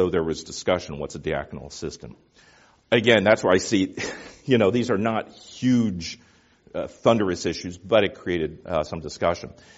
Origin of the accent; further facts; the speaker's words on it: Northern United States, United States; born there; I was born in the North, so why am I repenting of Jim Crow laws in Mississippi?